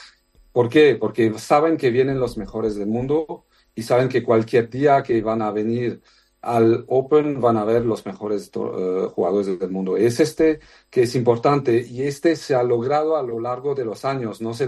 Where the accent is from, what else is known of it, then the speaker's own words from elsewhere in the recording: Madrid, Community of Madrid, Spain; para mí, que soy madrileño adoptado